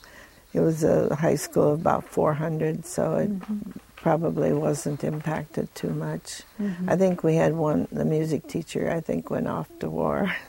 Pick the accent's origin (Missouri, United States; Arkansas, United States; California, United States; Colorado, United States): Missouri, United States; Boonville; also born or lived in Columbia, Missouri; I was born in Columbia, Missouri, and grew up there until I went to junior high, and then we moved to Boonville, Missouri, which was 20 miles west, and I graduated from high school there.